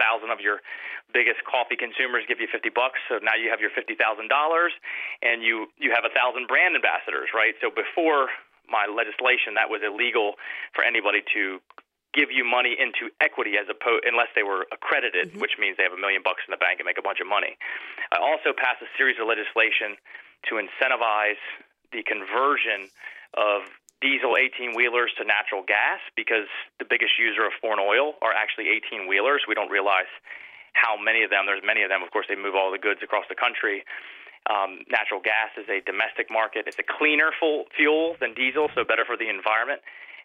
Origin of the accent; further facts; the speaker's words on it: Virginia, United States; I'm from the Eastern Shore. The Eastern Shore of Virginia, of course, is in the 2nd District